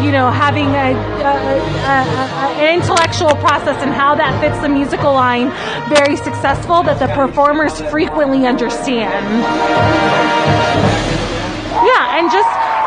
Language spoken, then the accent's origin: English; Gainesville, Florida, United States; I am from Gainesville, Florida.